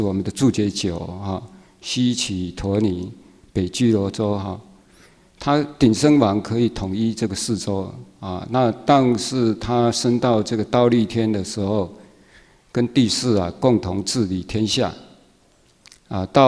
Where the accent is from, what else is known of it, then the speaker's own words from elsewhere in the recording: Tainan, Taiwan; 我是南部人嘛